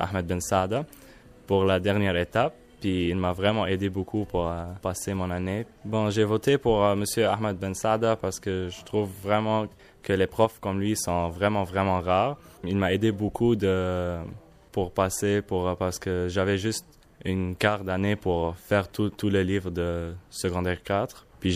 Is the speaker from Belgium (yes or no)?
no; Syria; now in Quebec, Canada; je viens de la Syrie. Ça fait 2 ans et demi que je suis au Québec.